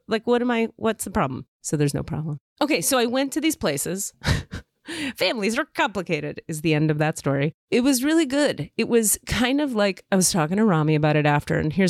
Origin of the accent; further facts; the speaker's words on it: United States; I'm an American. I have no connection to the earth for 18 different reasons. Trauma, California, America, you know?